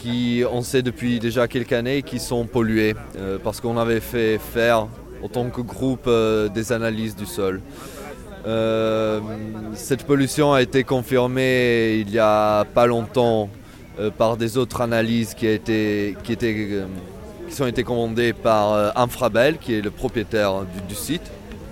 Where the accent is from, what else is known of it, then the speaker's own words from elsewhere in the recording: Italy; now in Brussels, Belgium; je viens d'Italie. Je suis ici sur Bruxelles depuis un an.